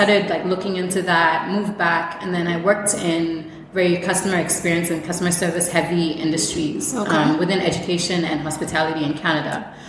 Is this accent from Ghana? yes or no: yes; Ghana; also born or lived in Syria / Israel; I'm full Ghanaian. I was born in Syria.